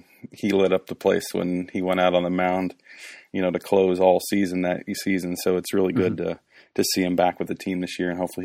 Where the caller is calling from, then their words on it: Pennsylvania, United States; I'm calling in from Pennsylvania in the United States.